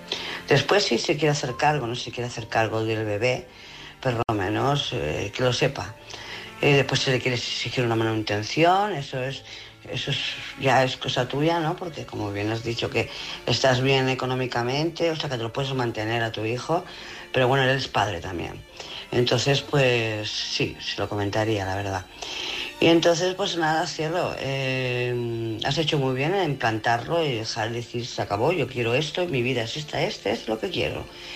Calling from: Barcelona, Catalonia, Spain; de Barcelona.

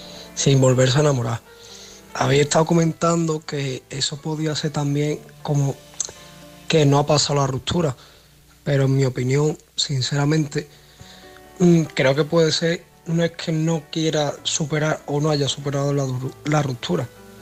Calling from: Seville, Andalusia, Spain; soy de Sevilla.

